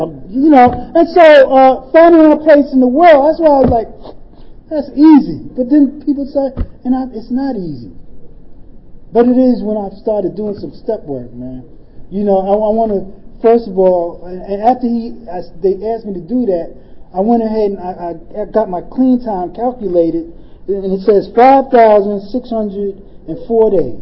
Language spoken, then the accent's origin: English; Corona, New York, United States; also born or lived in Long Island City / New Jersey; because I'm originally from New York, from Corona, who moved to Long Island City, who hung out in Harlem, who then hung out in Astoria, and then moved to New Jersey, who then joined the Army